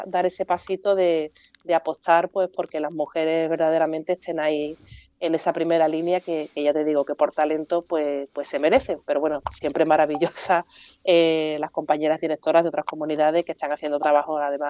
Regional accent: Andalusia, Spain; nosotras como asociación de mujeres que somos andaluzas, que somos pues casi 300 profesionales de toda Andalucía

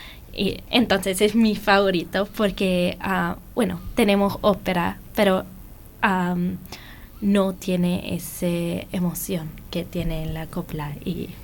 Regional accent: Washington, District of Columbia, United States; Washington, D.C.

